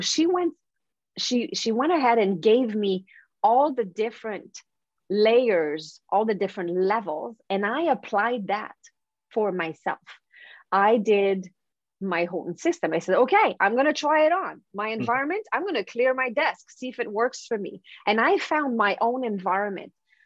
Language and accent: English; Canada; I'm French Canadian, so this is not one of my skills